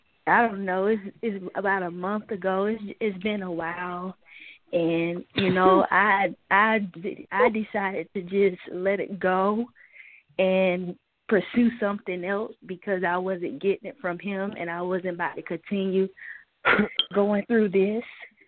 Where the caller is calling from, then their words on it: South Carolina, United States; I'm calling from South Carolina.